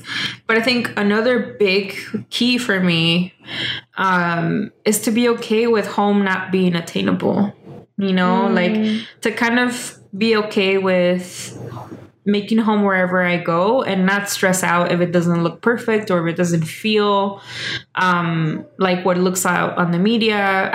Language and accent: English; Mexico; now in United States; even though I was raised in the Mexican school system and like was fed the nationalist food of the school system there to be proud of the revolution and all that, right?